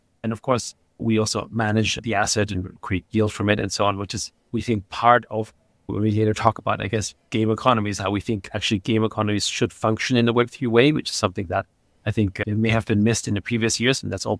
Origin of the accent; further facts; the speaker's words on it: Austria; English is a second language; And back in the 80s, I grew up in Austria.